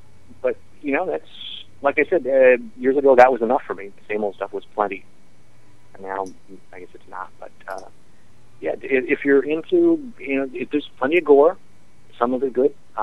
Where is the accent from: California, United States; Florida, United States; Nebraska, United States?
Nebraska, United States; I grew up in Nebraska. I ate my share of pork chop.